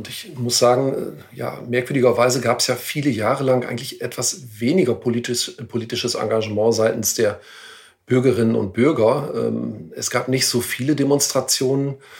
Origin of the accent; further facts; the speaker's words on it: Ahaus, North Rhine-Westphalia, Germany; in meiner Heimatstadt, in meiner Geburtsstadt in Ahaus